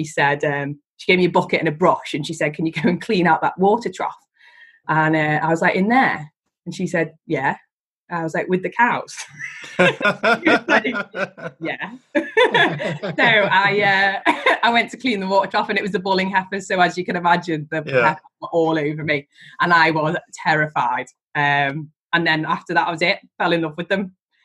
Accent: Liverpool, North West England, United Kingdom; So I was born in Liverpool in Croxteth actually.

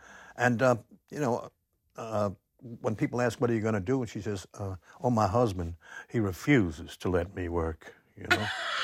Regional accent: Queens, New York, United States; born there; also born or lived in U.S. Virgin Islands; now in Savannah, United States; Well, I was born in Queens, New York. But when I came here, I had been living 12 years in the U.S. Virgin Islands.

